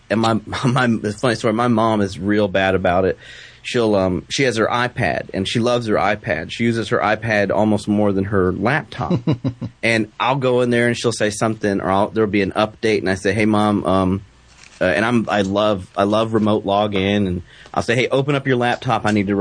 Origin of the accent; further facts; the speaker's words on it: the South, United States; I was raised in the South.